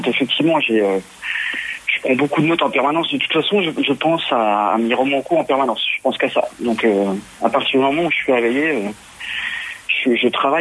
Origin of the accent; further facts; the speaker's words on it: Besançon, Bourgogne-Franche-Comté, France; moi je suis de Besançon, dans l'Est.